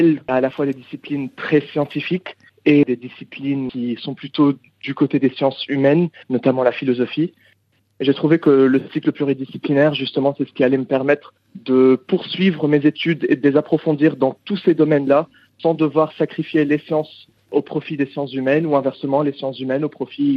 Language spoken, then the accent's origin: French; Lebanon; now in Paris, France; je viens du Liban et je suis cette année étudiant en première année